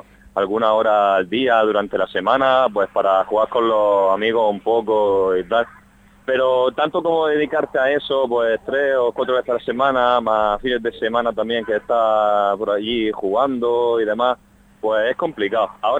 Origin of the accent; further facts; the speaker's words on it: Almería, Andalusia, Spain; Yo soy de Almería, tuve que irme a Cartagena, en Murcia, a estudiar, y he estado 5 años de parón